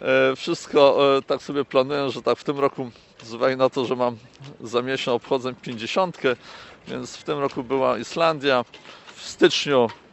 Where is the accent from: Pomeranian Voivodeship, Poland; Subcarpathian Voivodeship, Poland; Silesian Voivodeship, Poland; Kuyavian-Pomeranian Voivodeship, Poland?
Silesian Voivodeship, Poland; no i to jestem ze Śląska